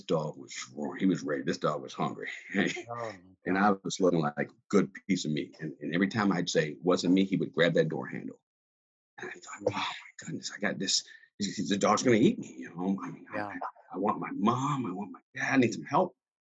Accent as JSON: {"language": "English", "town": "Alexandria", "region": "Virginia", "country": "United States", "tie": "born or raised there", "said": "You know, growing up in Alexandria"}